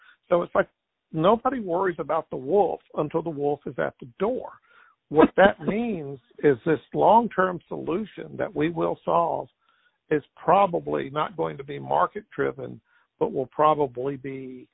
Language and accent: English; Alabama, United States; I'm originally from Alabama, so one of those areas, ironically, is in Gulf Shores, Alabama.